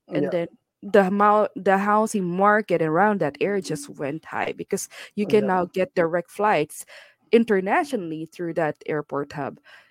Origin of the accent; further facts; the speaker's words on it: Philippines; I'm from the Philippines